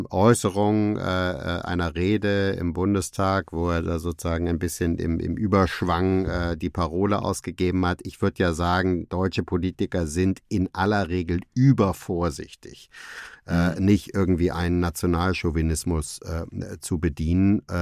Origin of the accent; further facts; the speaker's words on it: Germany; Frage ich dich jetzt mal als Deutscher, du als Schweizer, macht dir das Angst?